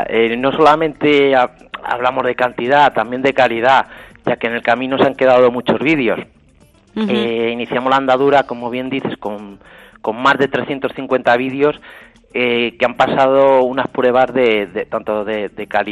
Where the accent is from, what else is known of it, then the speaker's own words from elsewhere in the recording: Palencia, Castile and León, Spain; yo soy castellano, como bien dices, del norte, además de Castilla, de Palencia en concreto, pero sin embargo mi procedencia paterna es de un pueblecito muy cercano a Trujillo, Cáceres.